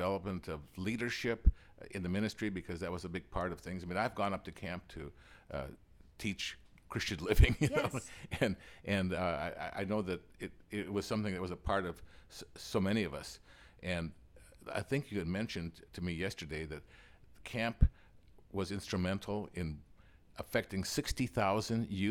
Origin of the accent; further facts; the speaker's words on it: Minnesota, United States; Since it was my home state, I just felt proud of Minnesota being so instrumental in a nationwide camp.